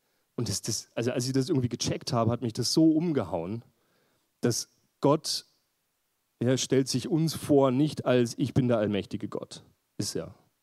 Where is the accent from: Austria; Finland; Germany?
Austria; Linz, Upper Austria; also born or lived in Vienna; ihr habt es eh schon gehört, bin Psychologe, bin aus Linz, war aber vorher in Wien.